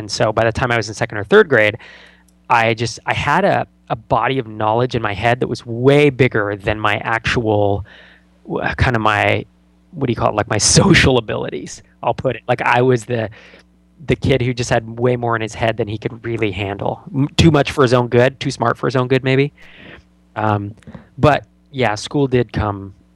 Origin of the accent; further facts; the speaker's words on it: California, United States; growing up in the Bay Area, I should have applied to Stanford and Santa Clara and a bunch of other universities.